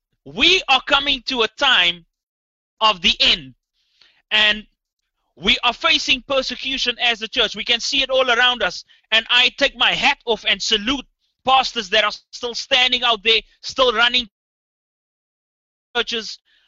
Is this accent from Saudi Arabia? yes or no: no; Cape Town, Western Cape, South Africa; me growing up in South Africa, in Cape Town, you know, I've always...